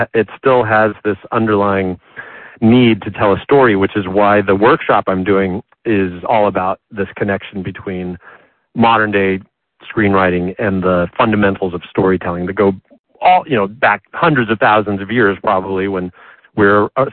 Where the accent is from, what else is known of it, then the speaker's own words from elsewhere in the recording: Arizona, United States; somebody who's from Arizona, of course, and who weaves in parts of my life growing up in the Southwest.